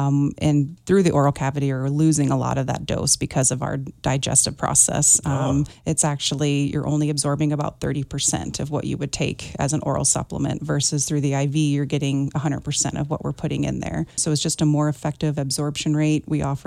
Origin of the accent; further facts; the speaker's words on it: Nebraska, United States; So I am from Nebraska, moved here 6 years ago.